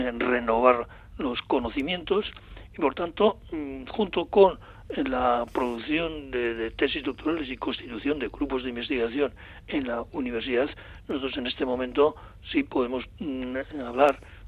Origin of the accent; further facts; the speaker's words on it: Basque Country, Spain; los vascos contemporáneos pues somos vascos contemporáneos.